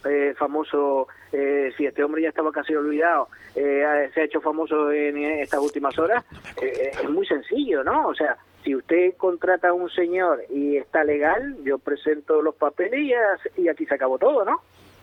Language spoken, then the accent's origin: Spanish; Canary Islands, Spain; yo me considero español, me considero muy canario